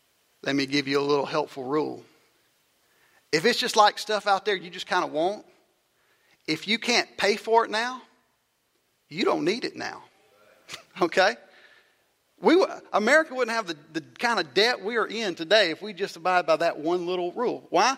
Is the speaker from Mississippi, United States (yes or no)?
yes; Mississippi, United States; Because I grew up in South Mississippi, public school education.